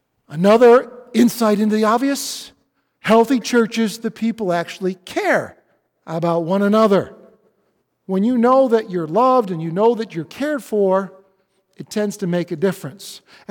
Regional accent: Rochester, New York, United States; I'm from Rochester, so I was a Buffalo Bills fan.

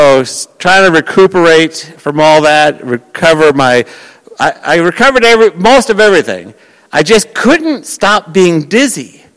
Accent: New York, United States; which I'm a New Yorker, I'm going to push.

